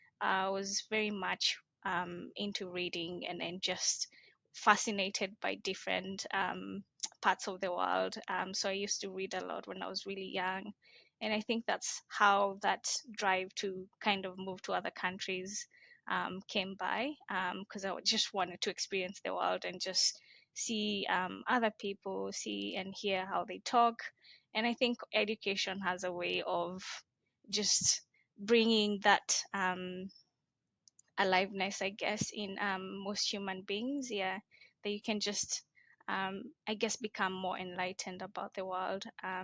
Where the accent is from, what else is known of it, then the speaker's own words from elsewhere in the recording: Laikipia County, Kenya; So I was born and raised in Kenya, in a region called Laikipia, and it's in Kenya, it's mainly known for Mount Kenya, which is the second highest mountain in Kenya.